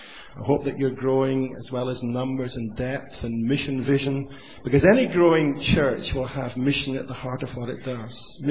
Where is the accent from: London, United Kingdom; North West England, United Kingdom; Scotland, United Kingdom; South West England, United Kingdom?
Scotland, United Kingdom; Aberdeen; now in England; I am a Scot living in exile in the south of England, but I remain a Scot at heart. I come from Aberdeen.